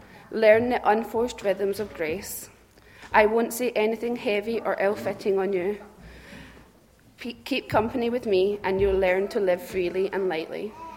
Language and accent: English; Romania; As you almost likely know, I grew up in Romania from the age of 10. My parents started a small charity